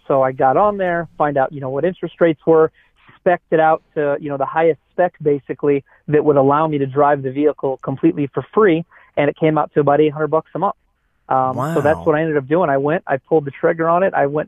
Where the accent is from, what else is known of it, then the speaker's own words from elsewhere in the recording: Indiana, United States; when I decided to come back to work in Chicago, which is closer to home, I'm from Indiana, so I could see my family more